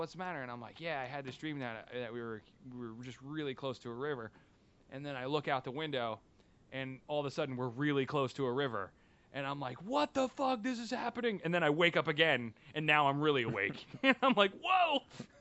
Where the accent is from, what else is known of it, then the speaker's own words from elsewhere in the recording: Indianapolis, Indiana, United States; Like, I'm from Indianapolis, and I got a great-grandfather's diary.